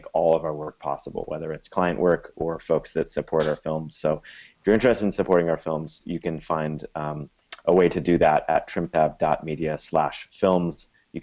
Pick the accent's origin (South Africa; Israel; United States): United States; Mendocino, California; It's great to be on a program that reaches my hometown of Mendocino